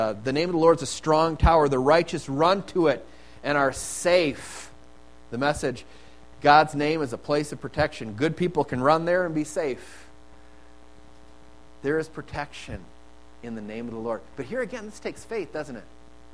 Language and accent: English; Eau Claire, Wisconsin, United States; I grew up in Eau Claire, so kind of the same weather patterns as a child growing up that we'd have here.